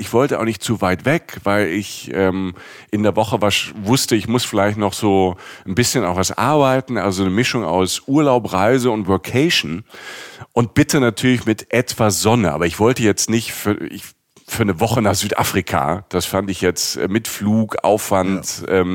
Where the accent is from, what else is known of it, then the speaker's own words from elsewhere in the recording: Cologne, North Rhine-Westphalia, Germany; fragt er mich, wo ich herkomme. Ich sage Köln, Cologne, Colonia.